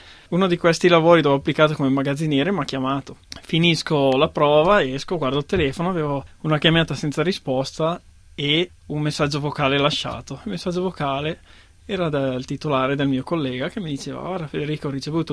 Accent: Mozzanica, Lombardy, Italy; now in Australia; Io vengo da un paesino in provincia di Bergamo, che è situato tra Bergamo, Brescia, Milano, praticamente.

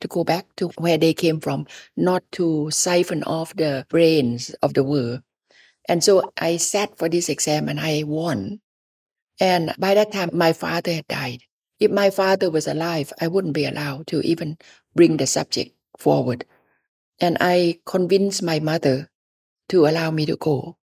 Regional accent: Thailand; English is a second language; I did. I went to a missionary school and I learned English, but I was very good at writing and reading English, but I never spoke in English.

